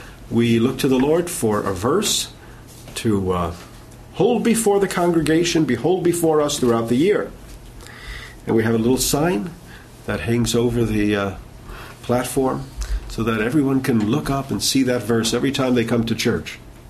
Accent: New York, United States; And I grew up on Long Island. Brooklyn was far, far away, as far as I was concerned.

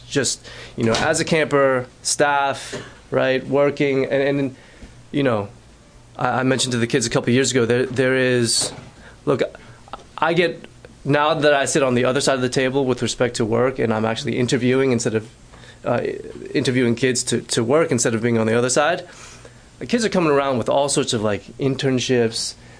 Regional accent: North Carolina, United States; I grew up in North Carolina, and the culture in North Carolina where I grew up was everybody goes to church.

